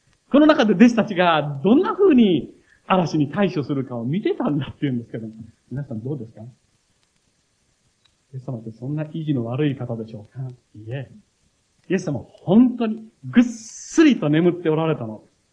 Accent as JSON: {"language": "Japanese", "town": "Nakanohama", "region": "Kochi", "country": "Japan", "tie": "born or raised there", "said": "私も子供の頃四国で育ちましたので、四国のジョン万次郎、最初にアメリカに日本人として行ったジョン万次郎を産んだですね、その中野浜っていうところで育ったわけです。"}